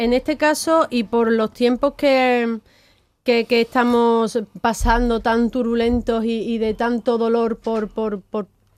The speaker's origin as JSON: {"language": "Spanish", "town": "Alcalá de Guadaíra", "region": "Andalusia", "country": "Spain", "said": "siendo andaluza y de Alcalá de Guadaira"}